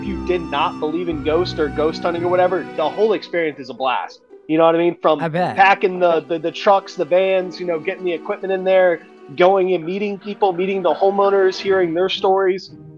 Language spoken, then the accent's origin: English; Huntsville, Alabama, United States; also born or lived in Salt Lake City / Houston; now in New Orleans, United States; So I originally grew up in Huntsville, Alabama, okay. But I've lived in several other cities before I moved to New Orleans.